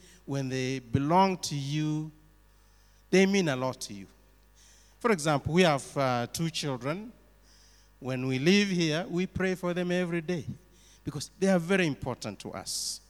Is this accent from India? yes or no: no; Kenya; born there; In the country that I was born in Kenya, we have gone through election